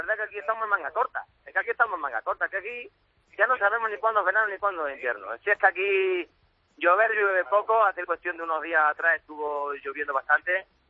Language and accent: Spanish; Pozoblanco, Andalusia, Spain; also born or lived in Xàtiva; now in Los Angeles, United States; Me crié en Pozo Blanco, Córdoba.